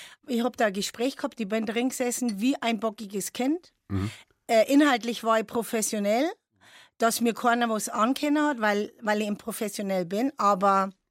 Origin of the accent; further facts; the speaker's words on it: Berlin, Germany; dann gab es auch richtig Kloppe, wie man bei uns in Berlin früher gesagt hat